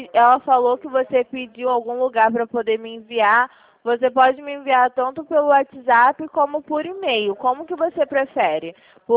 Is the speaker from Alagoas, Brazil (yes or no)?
no; Vila Isabel, Rio de Janeiro, Brazil; Isso, eu sou daqui de Vila Isabel.